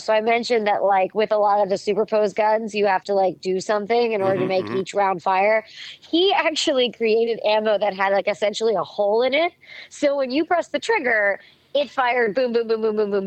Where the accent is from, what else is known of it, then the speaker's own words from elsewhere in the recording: Pittsburgh, Pennsylvania, United States; I'm from Pittsburgh, so I'm from Western PA.